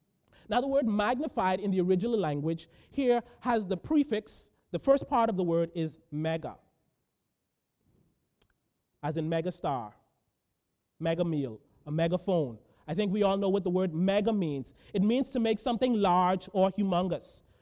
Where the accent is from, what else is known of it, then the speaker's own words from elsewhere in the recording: Bahamas; I'm originally from the Bahamas.